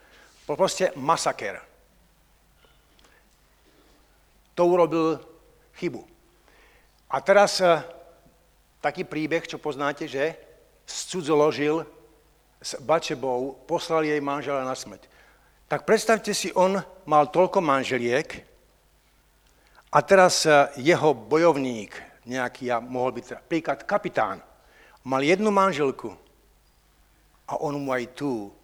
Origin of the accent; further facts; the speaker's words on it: Zemianske Podhradie, Trenčín Region, Slovakia; No to je ešte väčšie, ako keď sme vyrastali my v Zemianskom Podhradí